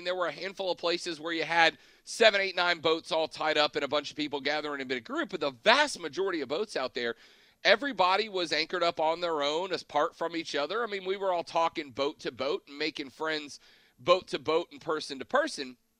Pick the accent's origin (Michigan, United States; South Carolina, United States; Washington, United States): South Carolina, United States; You know, I'm from South Carolina, and in sitting out there on the lake on Sunday